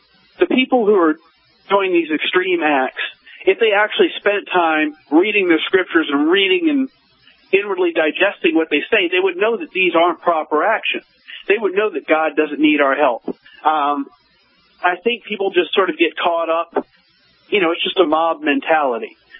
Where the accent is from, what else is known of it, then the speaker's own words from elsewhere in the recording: United States; they don't see a lot of black Americans. So often people assume I'm South African or from some place other than America.